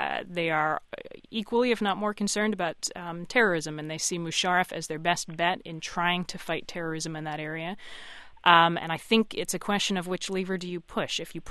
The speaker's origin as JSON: {"language": "English", "country": "United States", "said": "As a woman, not bad. As an American, it was very tough."}